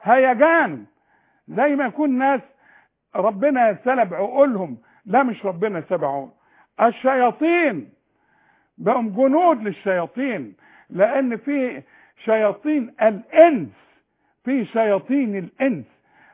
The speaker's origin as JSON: {"language": "Arabic", "country": "Egypt"}